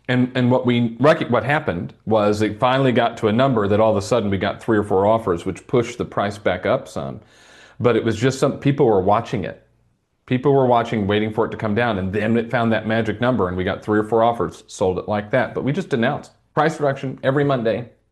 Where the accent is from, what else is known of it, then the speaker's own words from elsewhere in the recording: Indianapolis, Indiana, United States; also born or lived in Riverside, California; I am. That's where I grew up. I was born in Riverside. And then 1981, we moved. Actually, the day Terry was born, March 20th, 1981, we moved from Riverside, California to Indianapolis, where my mother was born.